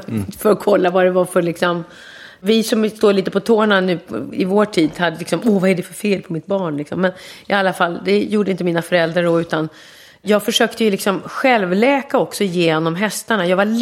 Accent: Västerås, Västmanland County, Sweden; började jag med min barndom i Västerås när mina föräldrar jobbade på teatern där

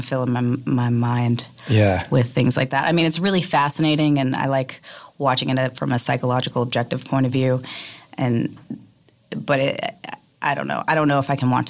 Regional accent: New Orleans, Louisiana, United States; I am from Louisiana.

